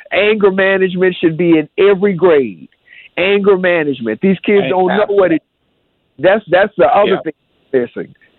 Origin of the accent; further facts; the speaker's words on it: the South, United States; You know, I come from the South, and people had kids because they know they was going to need them kids to work in them fields